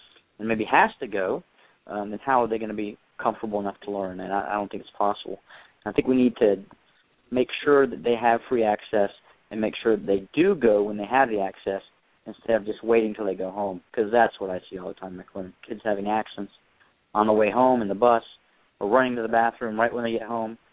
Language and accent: English; North Carolina, United States; And I'm from North Carolina